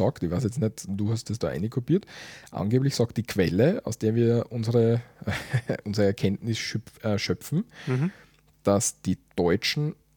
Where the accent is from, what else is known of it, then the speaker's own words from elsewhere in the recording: Austria; Bei uns in Österreich, der richtige Terminus im Juristischen ist der Schadenersatz.